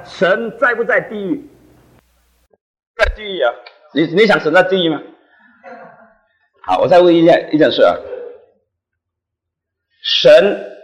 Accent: China; 我们中国人呢、啊？中国的基督徒，我听那句话听了好多次

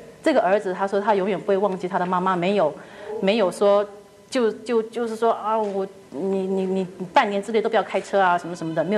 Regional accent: Taiwan; 我从来没听过 boy crazy 这个话，我是在台湾长大的

